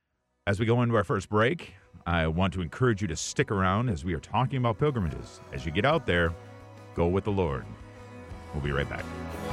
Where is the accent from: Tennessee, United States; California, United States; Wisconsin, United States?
Wisconsin, United States; when I was a boy growing up in Wisconsin